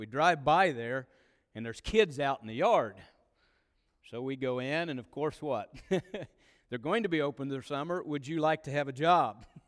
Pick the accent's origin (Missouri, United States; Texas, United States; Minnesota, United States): Missouri, United States; Grant City; But again, I was raised in Grant City and accepted the Lord whenever I was a senior in high school